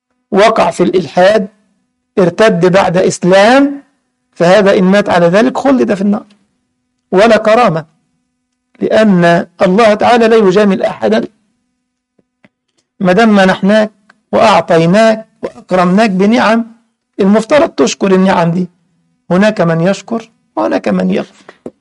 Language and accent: Arabic; Egypt; now in Germany; بنقوله عندنا في مصر نافيجيشن، هنا بتقوله في ألمانيا نافيجاتسيون